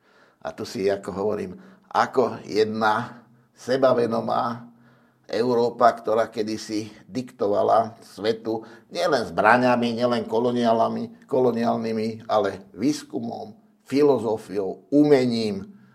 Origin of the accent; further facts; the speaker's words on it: Záhorie, Slovakia; Viete, u nás na Zahorí majú jednu takú riekanku